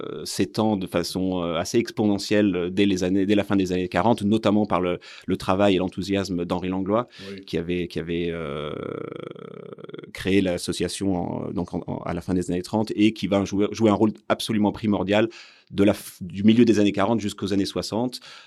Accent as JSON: {"language": "French", "country": "France", "lives_now": "Brussels, Belgium", "said": "Alors, moi, je suis français, déjà."}